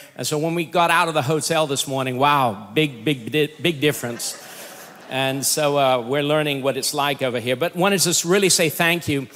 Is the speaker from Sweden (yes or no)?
no; Rio de Janeiro, Brazil; now in Florida, United States; And we're from Rio. I was born in Rio.